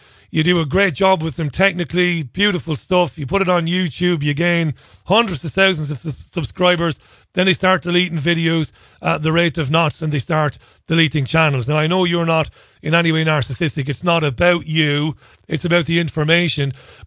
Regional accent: Ireland; We grew up in Ireland

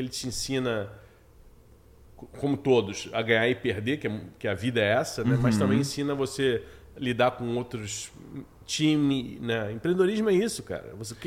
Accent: Rio de Janeiro, Brazil; moved away as an adult; also born or lived in São Carlos; E aí eu com 18, 19 anos, eu saí do Rio de Janeiro, fui morar no interior de São Paulo. Fiz faculdade em São Carlos, engenharia lá.

